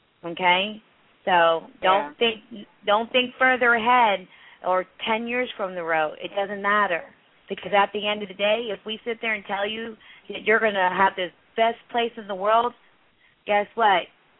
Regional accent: India; I'm from India.

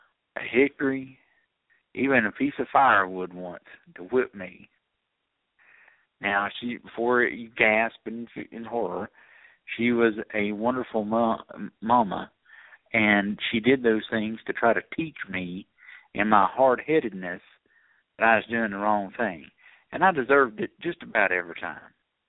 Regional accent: Athens, Tennessee, United States; my mom would love to live there in my hometown of Athens, Tennessee

